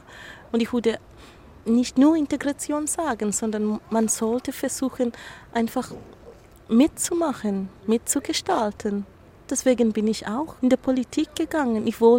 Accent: Kenya; now in Switzerland; Ich fühle mich durchaus als Schweizerin. Ich habe mittlerweile so viel Zeit in der Schweiz verbracht als in meiner Geburtsheimat Kenia. Also ich würde sagen, ich bin so viel Schweizerin wie Kenianerin.

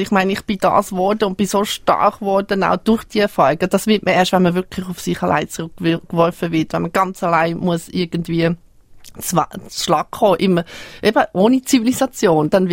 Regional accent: Switzerland; nicht in einer Hektik, wie wir das bei uns in der Schweiz erleben

